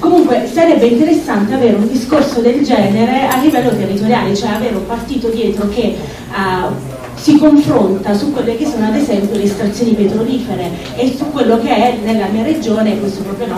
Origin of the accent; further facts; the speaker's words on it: Basilicata, Italy; io vengo dalla Basilicata